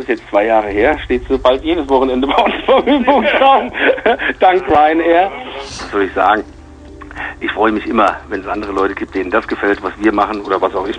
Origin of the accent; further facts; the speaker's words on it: Frankfurt, Hesse, Germany; Ja, ansonsten bin ich Frankfurter, das ist ganz elementar.